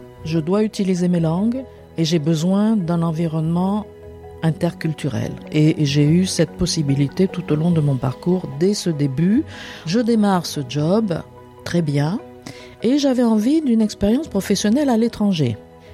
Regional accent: Hyères, Provence-Alpes-Côte d'Azur, France; born there; moved away as an adult; j'ai 63 ans. Je suis née à Hyères, dans le Var, et je suis en région parisienne depuis une trentaine d'années.

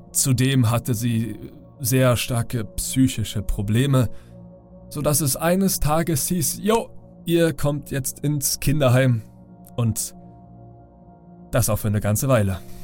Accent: Berlin, Germany; ich bin 25 Jahre alt, ich komme aus Berlin, bin hier groß geworden und lebe hier.

